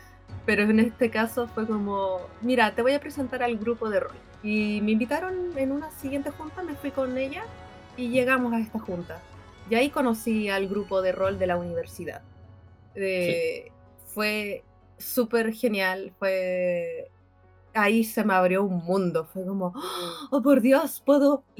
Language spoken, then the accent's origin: Spanish; southern Chile, Chile; now in Santiago, Chile; sur de Chile. Y digamos que ahí era mucho más difícil acceder a este tipo de cosas. Así que cuando llegué a la capital de Chile, en Santiago, ahí fue como, ¡oh! Se me abrió el mundo.